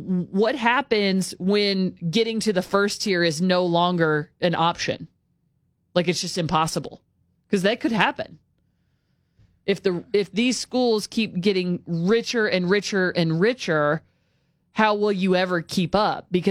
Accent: Texas, United States; obviously I'm a Texan. I know what it's like to grow up in Texas.

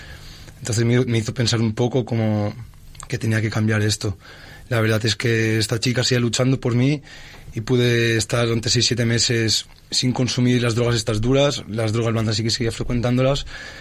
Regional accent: Oliva, Valencian Community, Spain; Vengo de un pueblo de Valencia que se llama Oliva.

